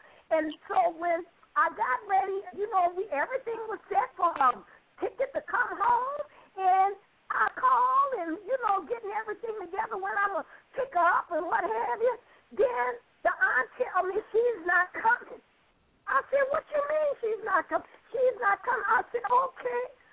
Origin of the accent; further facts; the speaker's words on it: New Orleans, Louisiana, United States; I'm from New Orleans. Hallelujah, but the Lord knew in 2005 Katrina was coming.